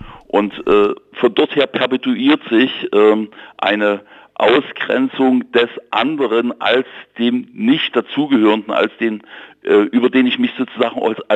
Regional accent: Jena, Thuringia, Germany; ich rede mal jetzt von meiner Heimatstadt, Jena

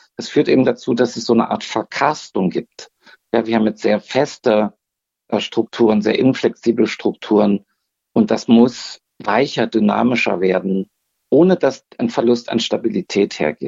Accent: Erfurt, Thuringia, Germany; Ich bin Erfurter. Ich habe eine enge Verbindung zu dieser Stadt. Ich bin hier zur Schule gegangen.

